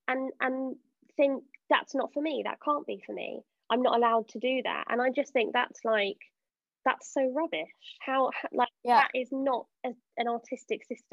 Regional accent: Bristol, South West England, United Kingdom; now in London, United Kingdom; I'm British. I'm pretty standard British, relatively boring, born in London, raised in Bristol, live in London again.

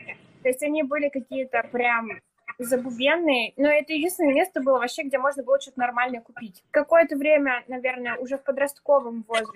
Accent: Ufa, Bashkortostan, Russia; мы же дети 90-х, в общем, а в 90-х... Я из Уфы, и там были клевые магазины.

